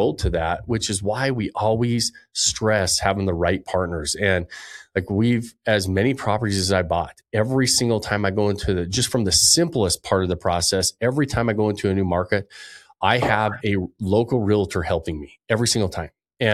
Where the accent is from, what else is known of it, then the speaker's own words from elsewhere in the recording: Utah, United States; Yeah. And because, you know, I'm from Utah and whatever you buy, you can cut whatever you want down.